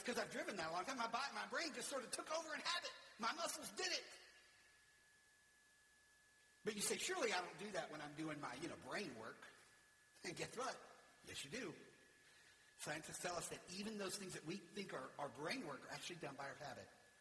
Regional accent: Louisiana, United States; I grew up in Louisiana in a trailer park

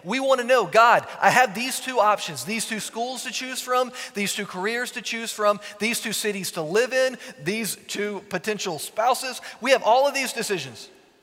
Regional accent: Richmond, Virginia, United States; I got to show him around my hometown. What I was most excited about doing with him was showing him the James River. Many of you know, the James River runs right through downtown Richmond, Virginia.

